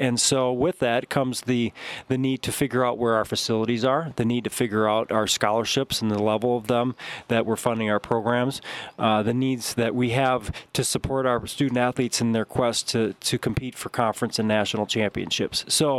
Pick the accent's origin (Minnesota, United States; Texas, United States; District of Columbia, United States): Minnesota, United States; Minneapolis; I grew up in South Minneapolis, and my dad was a high school coach and a teacher, and then I went to Bethel University in St. Paul, where I played football and basketball.